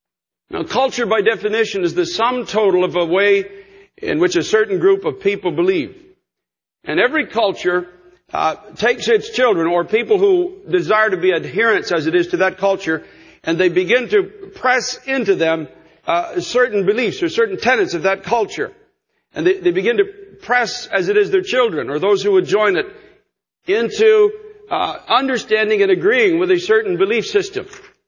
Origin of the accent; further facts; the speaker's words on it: Canada; accent: Canadian; I have certain things in the way that I speak that identify me as Canadian.